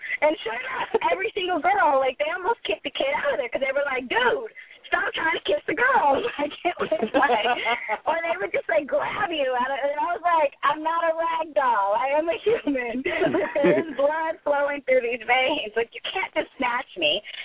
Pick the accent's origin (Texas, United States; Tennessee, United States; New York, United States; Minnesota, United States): Texas, United States; I'm from Texas. I'm a redneck.